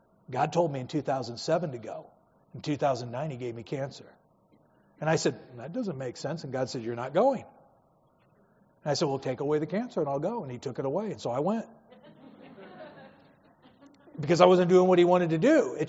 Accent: San Diego, California, United States; We grew up in San Diego, love Filipino food.

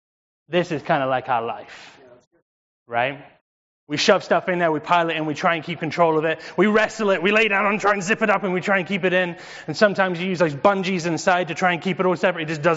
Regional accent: England, United Kingdom; I'm English. That means you might not understand what I'm saying because I say things differently, right?

